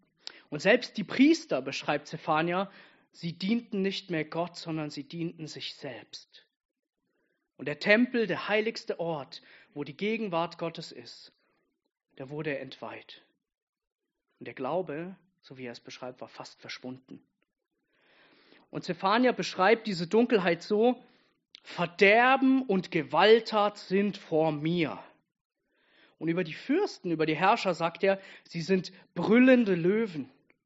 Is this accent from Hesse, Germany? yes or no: no; Bamberg, Bavaria, Germany; Ich bin aus Bamberg, hier aus der Riverside-Kirche